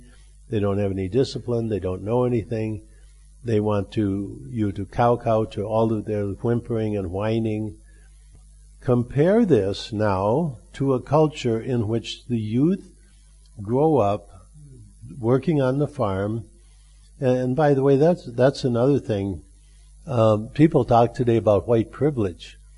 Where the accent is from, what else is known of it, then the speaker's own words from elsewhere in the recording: Minnesota, United States; When I grew up in Minnesota, we had an expression that winter gets the riffraff out.